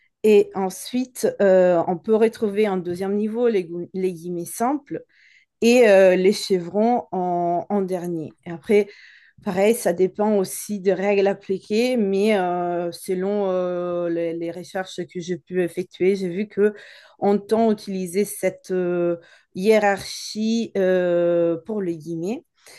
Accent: Italy; French is a second language; mais en tant qu'italienne, je vais présenter mes remarques

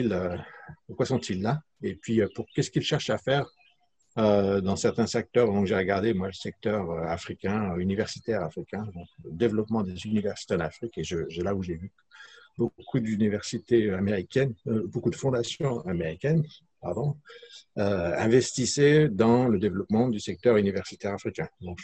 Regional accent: France; Quand on vient de France, je crois qu'on est habitué à avoir l'État qui répond à tous nos besoins.

